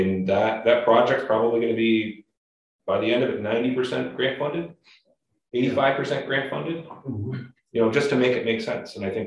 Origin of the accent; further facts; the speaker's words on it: Town Preble, United States; I grew up down in Town Preble, down in Portland County. So I'm very familiar coming from a small town.